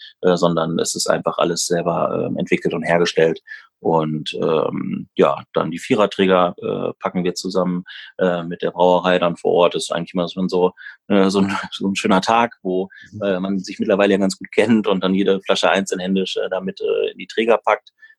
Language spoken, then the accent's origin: German; North Rhine-Westphalia, Germany; ich komme aus der Senne und daher kannte man sich halt ein bisschen